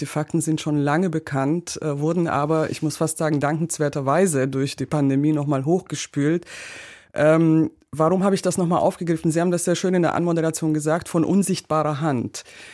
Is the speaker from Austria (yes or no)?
no; Romania; now in Germany; Ich komme ja selbst aus Rumänien, bin oft mit Vorurteilen auch konfrontiert.